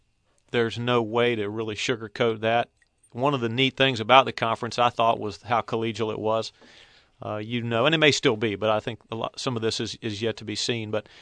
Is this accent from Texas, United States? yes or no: no; North Carolina, United States; but I grew up in North Carolina, and the ACC always meant something to me that was very special as a young man and as a boy and as an adolescent and as an adult.